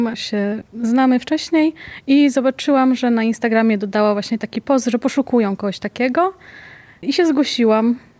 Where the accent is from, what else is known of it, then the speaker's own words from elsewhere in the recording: Jasło, Subcarpathian Voivodeship, Poland; bo jestem akurat z Jasła, więc 1,5 godziny drogi.